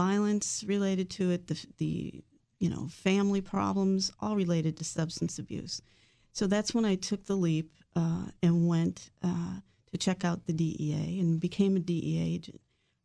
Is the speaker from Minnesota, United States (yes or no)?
yes; Minnesota, United States; I ended up growing up in Minnesota. I didn't pursue law enforcement there.